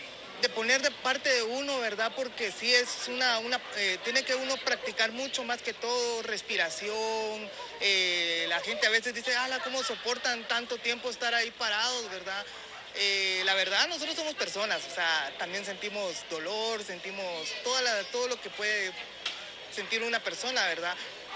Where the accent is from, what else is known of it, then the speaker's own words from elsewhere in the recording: Guatemala; si yo soy guatemalteco, yo me tengo que quedar en mi país luchando